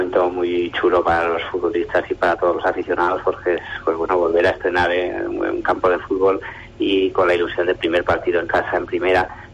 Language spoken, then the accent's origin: Spanish; Huesca, Aragon, Spain; soy de Huesca, porque sí, porque yo creo que los de Huesca nos gusta y diciendo que somos de aquí, porque es un sitio del que se puede presumir